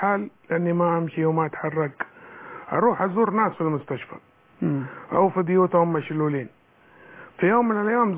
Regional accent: Yemen; وهذا فخر لي اني من اهل اليمن.

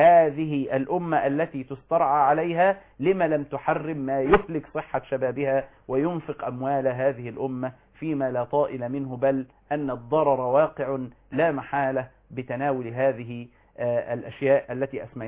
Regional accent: Egypt

